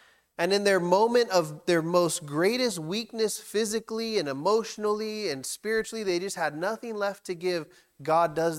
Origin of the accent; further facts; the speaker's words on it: California, United States; now in Oregon, United States; I'm not originally from Oregon. I used to live in California. Don't hate me. Don't judge me.